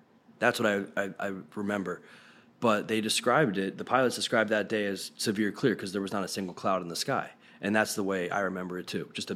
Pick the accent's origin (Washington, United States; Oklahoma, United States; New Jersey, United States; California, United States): New Jersey, United States; Yeah, I grew up in New Jersey, small town called Morristown, New Jersey. A small town next to Morristown, New Jersey.